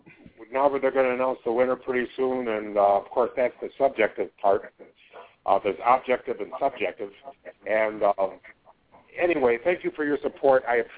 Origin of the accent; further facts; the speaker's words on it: Downers Grove, Illinois, United States; I'm from Downers Grove, Illinois. And I was a Cub fan my whole life